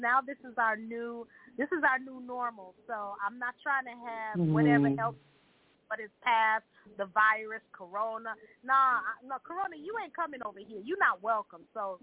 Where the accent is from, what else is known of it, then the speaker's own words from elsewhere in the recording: Jamaica; I'm Jamaican, so 99 jobs, okay?